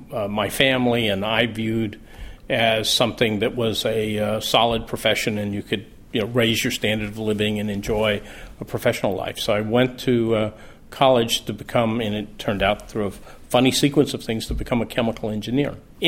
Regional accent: Texas, United States; I still remember as a kid growing up in Texas, driving through the town of Waco, Texas, which is on the way between Austin and Dallas.

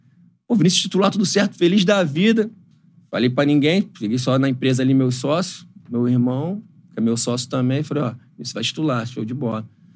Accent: Rio de Janeiro, Brazil; Eu fui nascido e criado no AP de Bangu, ele foi na Ruaí, que é do lado.

